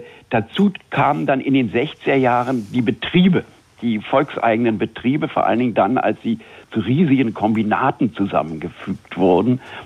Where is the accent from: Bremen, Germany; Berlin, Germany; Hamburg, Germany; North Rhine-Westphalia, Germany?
Berlin, Germany; West Berlin; also born or lived in East Germany; Ja, ich komme ja eigentlich aus dem Osten. Ich bin da geboren und habe aber den größten Teil meiner Jugend in West-Berlin verbracht.